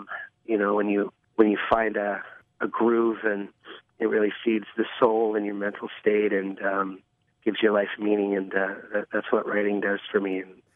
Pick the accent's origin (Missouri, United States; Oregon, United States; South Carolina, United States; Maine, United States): Maine, United States; It's about the size of the town that I grew up in Maine